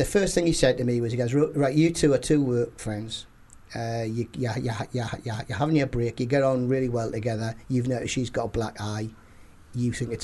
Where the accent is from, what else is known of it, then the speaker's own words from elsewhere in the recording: North East England, United Kingdom; accent: Geordie; I'm Geordie.